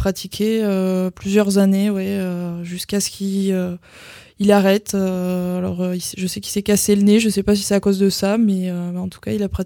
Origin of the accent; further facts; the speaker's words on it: Rayac, Occitanie, France; Alors c'est dans le Lot, mais pour situer, bon, il y a Rocamadour, pas loin